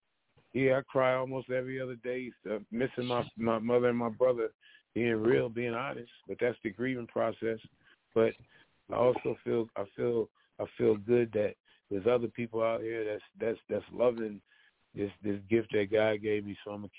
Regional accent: California, United States; I used to laugh at my Mexican neighbor. We grew up together in the Bay, so we Latin, black and brown is tight like that.

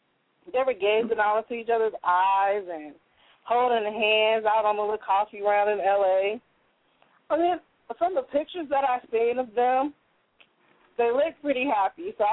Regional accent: Chicago, Illinois, United States; I support … I'm from Chicago. So, you know, I have to stick with the hometown, you know, so.

